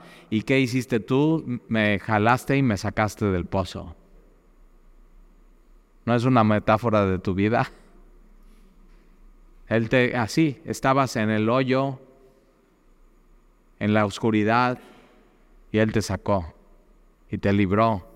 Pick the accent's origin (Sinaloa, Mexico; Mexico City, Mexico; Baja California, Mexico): Mexico City, Mexico; born there; also born or lived in Cuernavaca; now in Veracruz, Mexico; Me encanta vivir en Veracruz porque nací en Ciudad de México y viví muchos años en Cuernavaca.